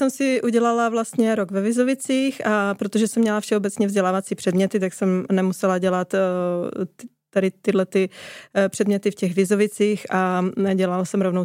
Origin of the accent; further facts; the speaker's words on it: Přerov, Olomouc Region, Czechia; Pocházím z předměstí Přerova, vlastně na Moravě.